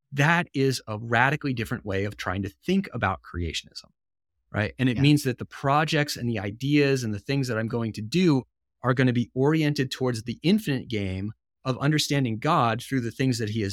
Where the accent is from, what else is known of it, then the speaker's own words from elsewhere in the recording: Rhode Island, United States; I then went to my home state, University of Rhode Island, for my PhD.